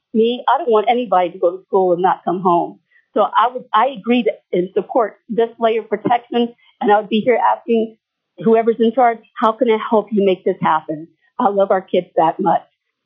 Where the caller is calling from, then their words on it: Palmer, Alaska, United States; I'm calling from Palmer, and I support SB 173.